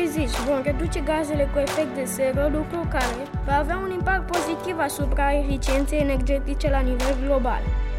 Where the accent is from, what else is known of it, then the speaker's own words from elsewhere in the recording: Romania; și sunt din România. Am 11 ani.